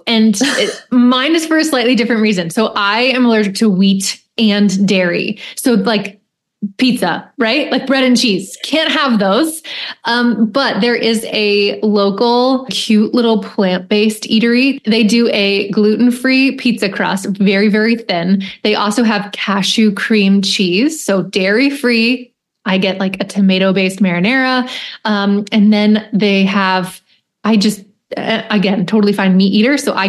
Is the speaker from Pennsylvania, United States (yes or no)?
yes; Lancaster, Pennsylvania, United States; So we had Salatai was the restaurant in my hometown, Lancaster, Pennsylvania.